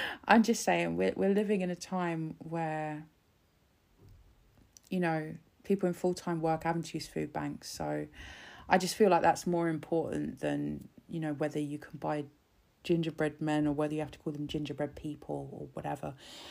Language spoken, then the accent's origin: English; England, United Kingdom; growing up in England and being quite different to everybody else and obviously being treated a bit differently, struggling with kind of identity.